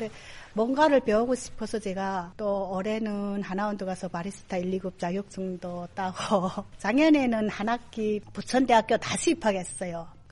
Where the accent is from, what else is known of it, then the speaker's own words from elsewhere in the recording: North Korea; now in South Korea; 북한에서 고생하며 왔다고 정부에서 임대 아파트도 주고 생활할 수 있게끔 좀 도와주잖아요.